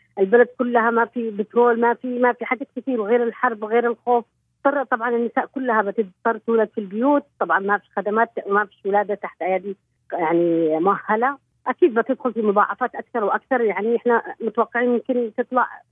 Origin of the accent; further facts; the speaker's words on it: Yemen; إحنا عندنا في اليمن يعتبر نوع من الوصمة للمرأة